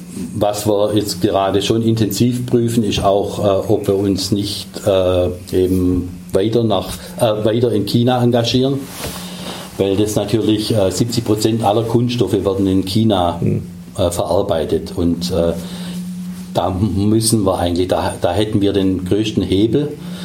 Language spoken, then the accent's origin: German; Baden-Württemberg, Germany; in meiner Heimatstadt Elbingen, auf der Ostalb